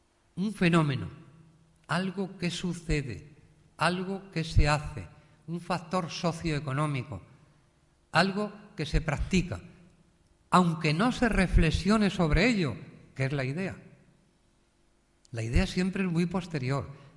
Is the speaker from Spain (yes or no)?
yes; Ávila, Castile and León, Spain; Yo que soy de Ávila, si eso se lo dicen a un paisano de mi tierra